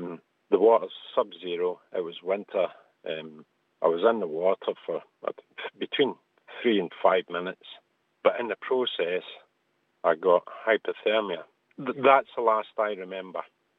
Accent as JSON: {"language": "English", "town": "Glasgow", "region": "Scotland", "country": "United Kingdom", "lives_now": "Worcestershire, United Kingdom", "said": "48 years old. I stay in Worcestershire now, but I come from Glasgow."}